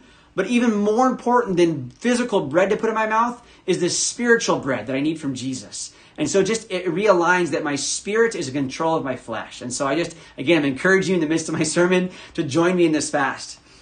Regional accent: United States; And I realized how spoiled I am as an American, right? As an American, we have American food, but we also have Mexican food.

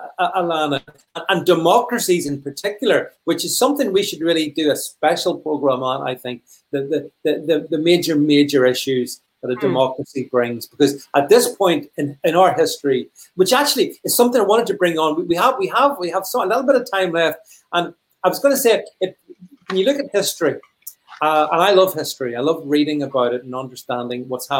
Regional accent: United Kingdom; as a Brit.

